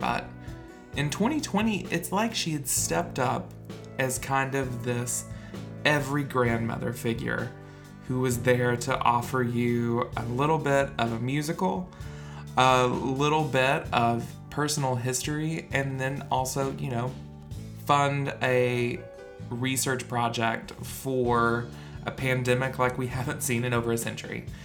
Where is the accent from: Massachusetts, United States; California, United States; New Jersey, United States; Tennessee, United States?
Tennessee, United States; Knoxville; now in Brooklyn, United States; I grew up in East Tennessee. I live in Brooklyn now as a writer, but I'm really proud to call Knoxville home.